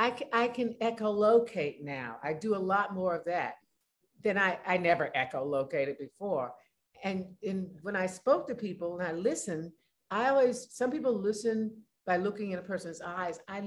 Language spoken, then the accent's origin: English; California, United States; but being a Californian, we just get things, we're closer to farms.